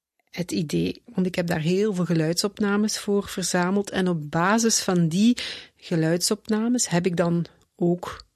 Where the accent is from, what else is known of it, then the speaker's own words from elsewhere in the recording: Genk, Limburg, Belgium; now in Hemiksem, Belgium; Ik ben van Limburgse afkomst. Hè. Ik ben opgegroeid in Genk, maar ik woon al 25 jaar in het Antwerpse. Op verschillende plekken. Nu ben ik geland in Hemiksem.